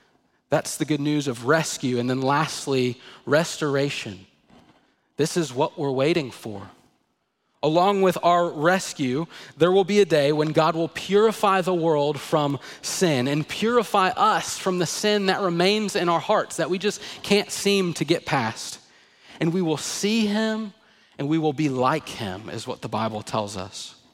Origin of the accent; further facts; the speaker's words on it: Madisonville, Kentucky, United States; I grew up in Madisonville, Kentucky. You've probably never even heard of it.